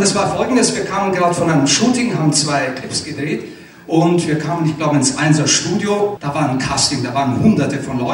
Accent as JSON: {"language": "German", "town": "Sibiu", "region": "Sibiu County", "country": "Romania", "tie": "born or raised there", "said": "Hier in meiner Heimatstadt, in Hermannstadt."}